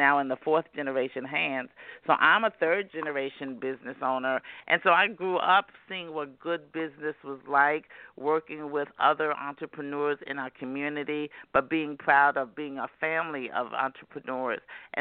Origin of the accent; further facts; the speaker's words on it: New York City, New York, United States; So I was born in Harlem, raised in Harlem in the Bronx.